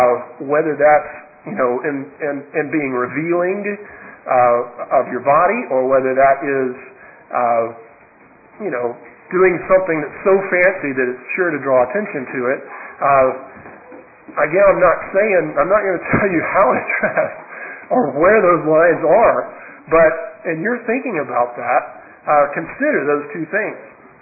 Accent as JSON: {"language": "English", "region": "the South", "country": "United States", "tie": "born or raised there", "said": "I grew up in the South, where if you don't wear a coat and tie to church, that is disrespectful."}